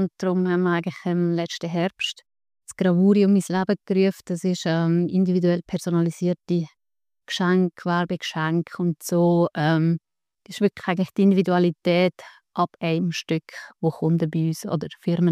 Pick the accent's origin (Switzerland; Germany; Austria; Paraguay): Switzerland; Egolzwil, Lucerne; ich komme aus Egoldswil, der Nähe von Sursee.